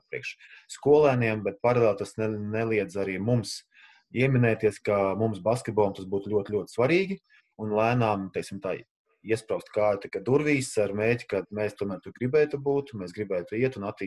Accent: Rēzekne, Latgale, Latvia; Un, tā kā es pats nāku no Rēznes, ka es būšu tur un atklāšu to pasākumu.

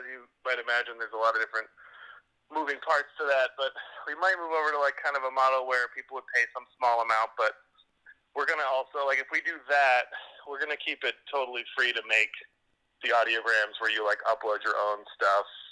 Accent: Cape Cod, Massachusetts, United States; now in New York City, United States; Marked that I've lived half my life in New York City. But the first half of my life I grew up on Cape Cod in Massachusetts.

